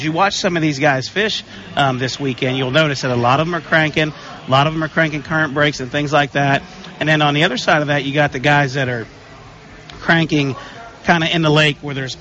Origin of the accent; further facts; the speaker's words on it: Ohio River, United States; I was born and raised on the Ohio River and, you know, shallow, muddy water fishing all the time, and that's what I grew up fishing